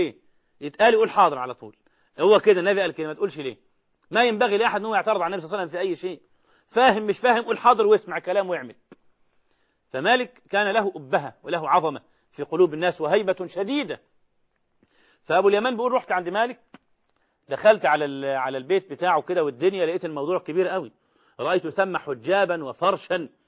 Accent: Egypt

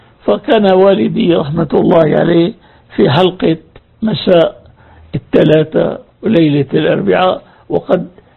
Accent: Damascus, Damascus Governorate, Syria; أنا نشأت في مدينة دمشق في حي الميدان، وهذا الحي مشهور بتدين أهله والتزامهم بأحكام الإسلام.

